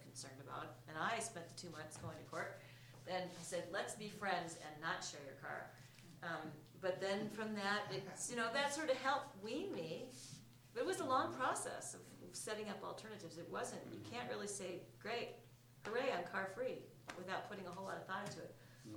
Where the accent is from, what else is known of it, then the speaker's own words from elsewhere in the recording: Sacramento, California, United States; now in Chicago, United States; I grew up in Sacramento